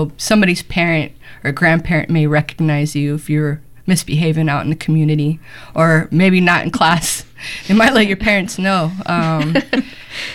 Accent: Portland, Oregon, United States; I grew up in Northeast Portland since 78. My family came to Portland.

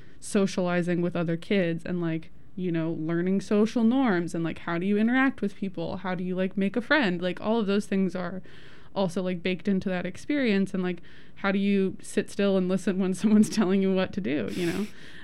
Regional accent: West Coast, United States; this has always weirded me out because I grew up on the West Coast, like school starts in September

